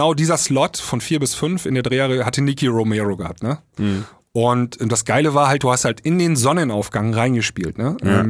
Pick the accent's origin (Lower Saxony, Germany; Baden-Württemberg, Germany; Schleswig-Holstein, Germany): Lower Saxony, Germany; Leer; Nächsten Samstag spiele ich hier in meiner Heimatstadt in Leer.